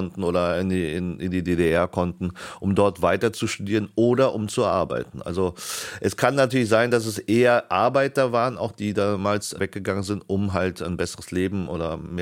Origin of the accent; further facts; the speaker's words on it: Northern Vietnam, Vietnam; accent: North Vietnamese; Nordvietnamesen, die alle auch meinen Akzent sprechen, den ich aus der Familie her kenne. Und für mich ist es so ein Stück Heimat immer, wenn ich da hinfahre und dann die Menschen sehe und höre.